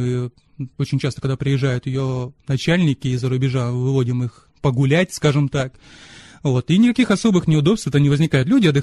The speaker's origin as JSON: {"language": "Russian", "country": "Russia", "said": "потому что я русский, или потому что я приехал из СССР, да, из бывшего СССР."}